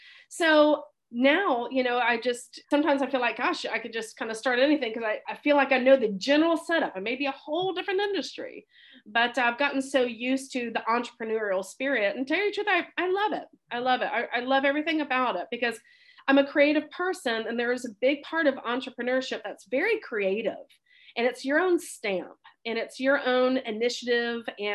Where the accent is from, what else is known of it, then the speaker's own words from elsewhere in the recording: the South, United States; So I grew up in the South and went on mission trips growing up